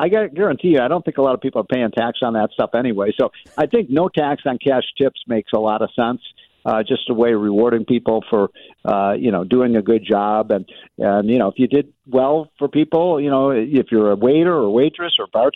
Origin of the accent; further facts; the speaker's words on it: Chicago, Illinois, United States; when I was 17 and 18 years old, growing up in Chicago